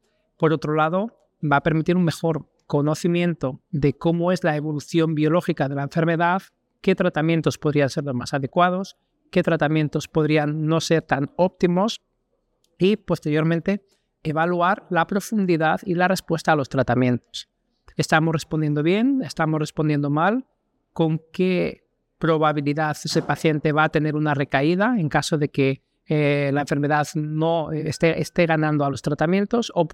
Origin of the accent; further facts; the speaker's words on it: Salamanca, Castile and León, Spain; soy español, de Salamanca y trabajo en la Universidad de Salamanca.